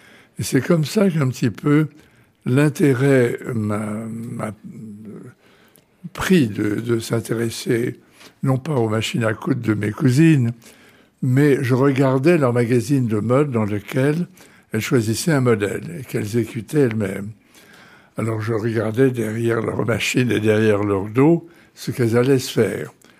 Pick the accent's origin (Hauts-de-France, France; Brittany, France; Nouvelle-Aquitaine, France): Hauts-de-France, France; Beauvais; Je suis né à Beauvais.